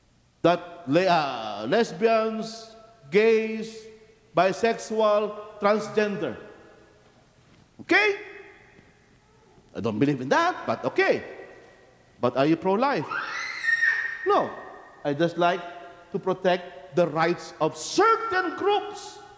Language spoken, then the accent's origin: English; Philippines; I am a Filipino by birth. At first, I only thought to myself, I will be a priest only for the Filipinos in the Philippines. Safe. No ambition to go to America. Actually, I was even anti-American when I was in the Philippines.